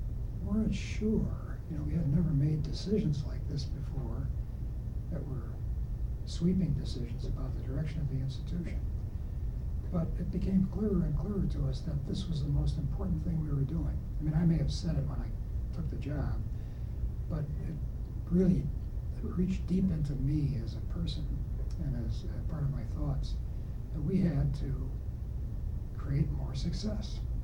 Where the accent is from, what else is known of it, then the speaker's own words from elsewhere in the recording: Illinois, United States; We're both from Illinois. We used to say that they had to bring people over from Illinois to lead the institution.